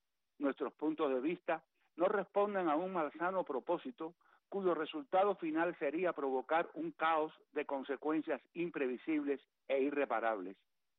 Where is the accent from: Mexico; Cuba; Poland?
Cuba; moved away; Somos tan cubanos como el que más